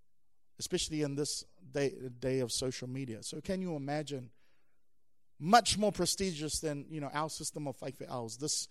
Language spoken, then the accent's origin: English; New Zealand; I grew up in Samoa, as a Samoan. I grew up in New Zealand, but I grew up as a Samoan.